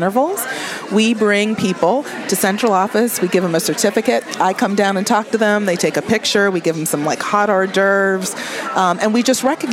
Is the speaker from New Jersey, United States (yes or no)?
no; Boston, Massachusetts, United States; now in Baltimore, United States; I come from Boston where nobody, you know, you call there, you call the mayor by the first name.